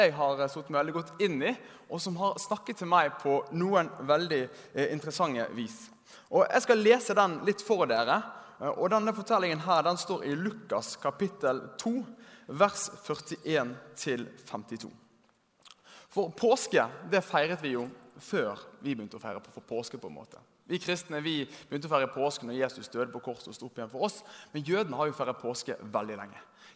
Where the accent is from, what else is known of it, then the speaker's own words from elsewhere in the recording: Bergen, Vestland, Norway; Så er jeg fra Bergen